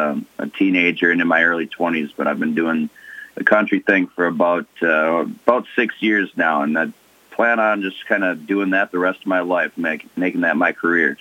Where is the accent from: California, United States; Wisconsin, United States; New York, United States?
Wisconsin, United States; Sauk City; now in Palmyra, United States; Born and raised in Sauk City, Wisconsin. And my parents lived, or they still live in the Spring Green area. So pretty close by. I moved out to the Oconomowoc area and now Palmyra, though, the past, 8 years or so.